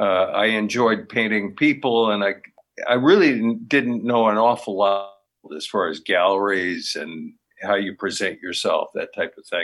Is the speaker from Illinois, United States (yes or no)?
yes; Champaign, Illinois, United States; I grew up downstate in Champaign, Illinois